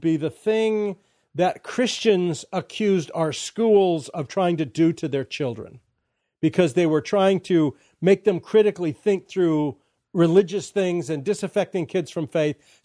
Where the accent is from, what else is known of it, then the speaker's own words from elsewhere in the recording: Watts, California, United States; the African-Americans I know growing up in Watts don't have the same opportunity.